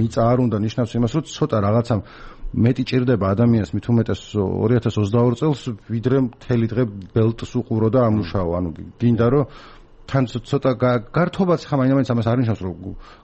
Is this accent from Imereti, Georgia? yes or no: yes; Imereti, Georgia; იმიტომ რომ მეთანაც იმერელი ვარ